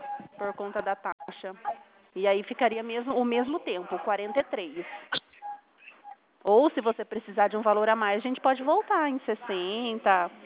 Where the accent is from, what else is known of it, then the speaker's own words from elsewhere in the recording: Limeira, São Paulo, Brazil; Eu sou de Limeira